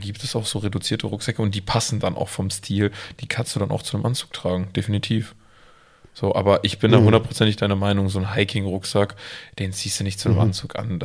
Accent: Münster, North Rhine-Westphalia, Germany; wenn du auf dem Fahrrad sitzt, dann ich als Münsteraner vor allem, dann trage ich keine Tasche in der Hand

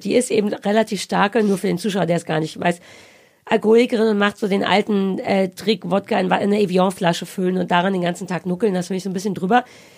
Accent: Berlin, Germany; weil ich ja Berlinerin bin, geborene Berlinerin

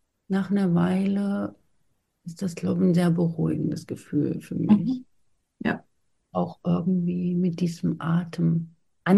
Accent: Thuringia, Germany; Ich komme ja aus Thüringen, aus den Bergen. Und jetzt lebe ich hier im Flachland.

